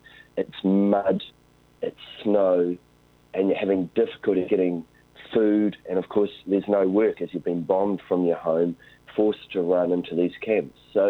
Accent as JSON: {"language": "English", "country": "New Zealand", "said": "So you can imagine, as a Kiwi, if we were living in, you know, the relative luxury, as I mentioned earlier, of New Zealand"}